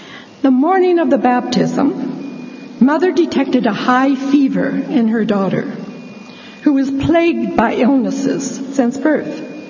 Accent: Vancouver, British Columbia, Canada; Hello, Vancouver. I'm from Vancouver.

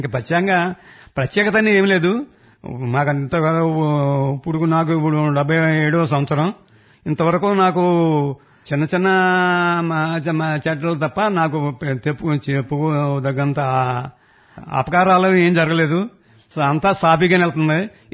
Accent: Pamarru, Andhra Pradesh, India; అంటే మా స్వగ్రామం పామర్ అండి. అప్పుడు నేను పామర్లను ఉండేవాడిని.

